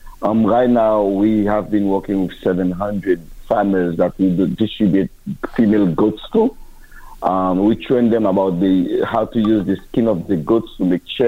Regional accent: Haiti; English is a second language; When I was a kid, I remember growing up in Haiti, I had malaria, typhoid, all sort of, you know, disease regarding to unsafe water.

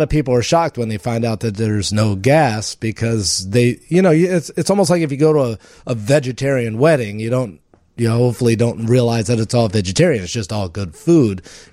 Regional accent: Baltimore, Maryland, United States; I had never really been to a Culver's, because I'm from Baltimore.

